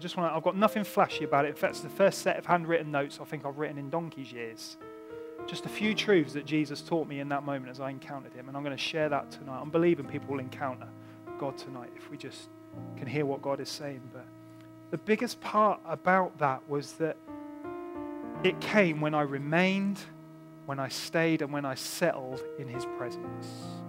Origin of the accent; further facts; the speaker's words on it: England, United Kingdom; I'm a Brit